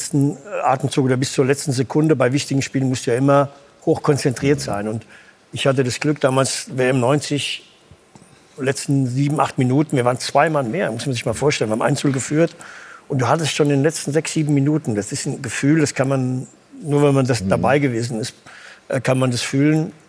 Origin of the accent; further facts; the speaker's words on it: Hanau, Hesse, Germany; an meinem Heimatort in Hanau, wo ich aufgewachsen bin, am Hinterhof mit den Wäschestangen, Garagen.